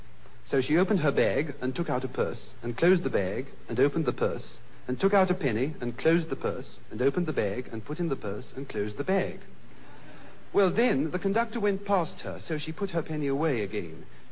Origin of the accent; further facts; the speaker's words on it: London, United Kingdom; I'm a Londoner, Major Bowes. I came over here about 2 weeks ago.